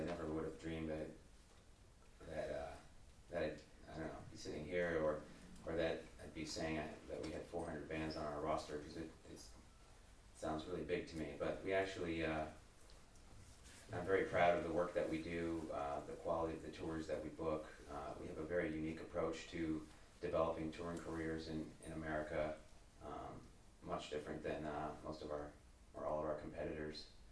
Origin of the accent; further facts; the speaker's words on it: Chicago, Illinois, United States; I'm from Chicago, Illinois, in the US.